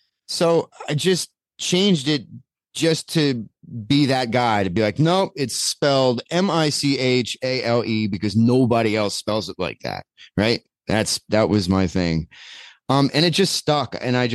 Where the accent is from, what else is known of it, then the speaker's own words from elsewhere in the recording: New Jersey, United States; I grew up in Northeastern New Jersey, so there's a lot of like Italian.